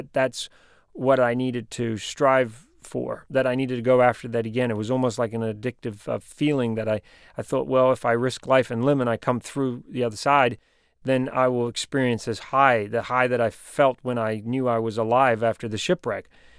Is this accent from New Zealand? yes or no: yes; New Zealand; I'm a New Zealander. My accent has changed a little bit, but I've spent my life living around the world, and so my accent is pretty mixed up.